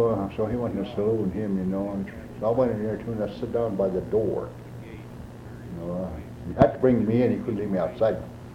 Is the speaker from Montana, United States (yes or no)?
yes; Zortman, Montana, United States; born there; But I was born in Zortman, like I told you.